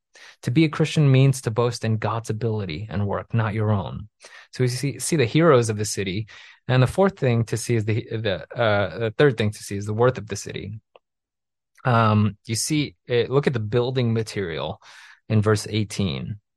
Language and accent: English; New York City, New York, United States; I grew up in New York City and started hanging out with this kid, Mark